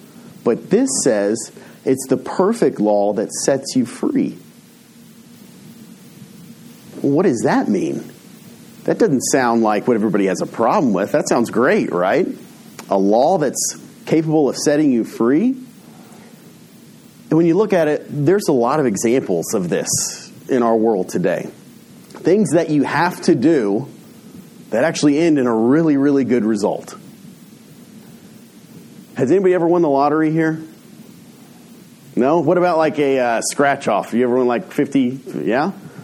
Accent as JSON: {"language": "English", "country": "United States", "said": "A lot of times, being American is the best and worst thing. because we have this amazing view of freedom."}